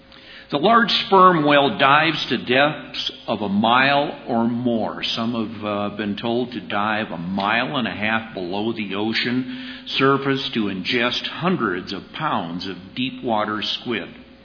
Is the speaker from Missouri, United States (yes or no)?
no; Minnesota, United States; The farm boy that I am, growing up in Minnesota, I always enjoyed the time that we would go out in the fall and turn that ground over.